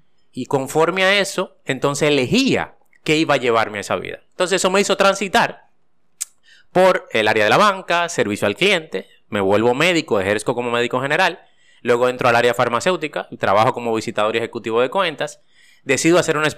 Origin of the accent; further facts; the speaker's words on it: Cibao, Dominican Republic; yo soy un dominicano que viene de una familia del Cibao, de casos recursos